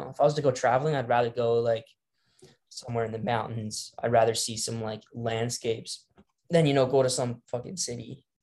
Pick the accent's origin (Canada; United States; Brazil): Canada; Ontario; now in Ottawa, Canada; I'm in the capital right now. Like I'm from Waterloo region, but I'm in Ottawa. I'm in the capital.